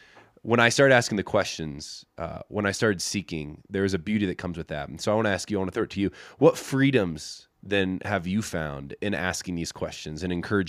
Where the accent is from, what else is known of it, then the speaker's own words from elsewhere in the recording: Midwest, United States; I grew up in the Midwest.